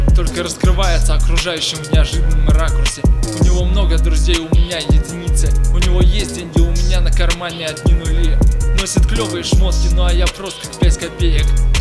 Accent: Moscow, Russia; Я просто москвич с душой саратовского простака, ищущий спокойной жизни в косинских трещобах под дымным небом столицы

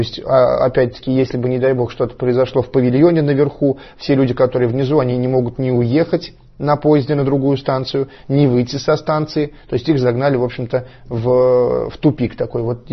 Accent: Saratov, Saratov Oblast, Russia; ладно, я из Саратова, я не понимаю, я с деревни, да.

